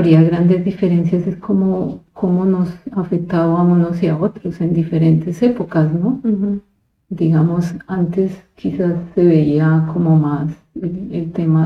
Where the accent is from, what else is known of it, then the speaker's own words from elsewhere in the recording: Bogotá, Colombia; born there; yo nací en Bogotá porque mis padres migraron también